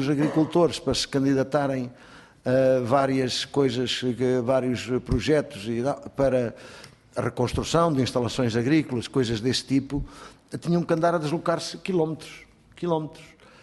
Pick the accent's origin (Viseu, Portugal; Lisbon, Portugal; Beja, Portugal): Viseu, Portugal; Campia; A minha aldeia é no Conselho de Vouzela e tinha estação de Correios, já fechou há muitos anos. Campia, no Conselho de Vouzela